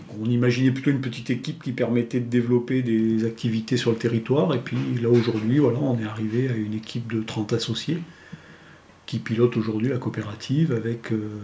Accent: Die, Auvergne-Rhône-Alpes, France; born there; also born or lived in Provence; moi je suis né à

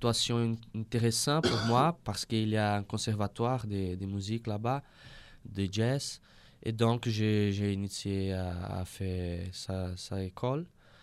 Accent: Brazil; French is a second language; also born or lived in Italy; now in Brussels, Belgium; Je suis parti du Brésil de l'année de 2005 et je suis resté en Italie pour 6 ans pour étudier.

